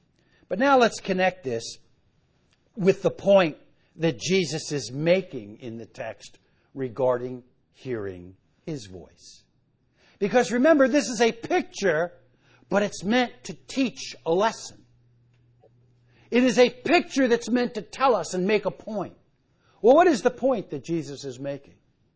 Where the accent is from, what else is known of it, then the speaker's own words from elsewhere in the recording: New York, United States; I'm from New York, you know. I'm not used to being around cattle. And I'm not from upstate New York either.